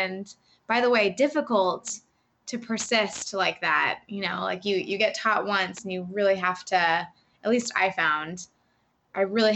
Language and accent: English; New Jersey, United States; now in Boston area, United States; going to high school in New Jersey. So usually people can relate to that. I don't really like to say I'm from New Jersey because it doesn't seem accurate. I ended up in Boston for school, or the Boston area